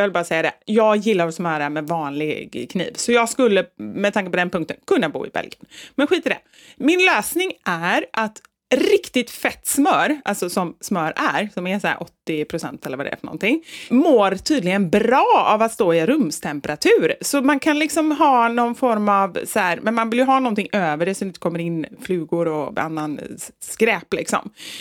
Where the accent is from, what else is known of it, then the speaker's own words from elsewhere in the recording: Västra Götaland County, Sweden; accent: Gothenburg dialect; fast jag vill hålla kvar i min göteborgska.